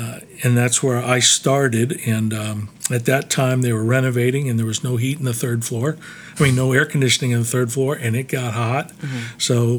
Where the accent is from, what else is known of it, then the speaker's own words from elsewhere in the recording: Naperville, Illinois, United States; My wife and I are both from just outside of Chicago. I was raised in Naperville, Illinois, and actually the home of Sean Payton, the Saints.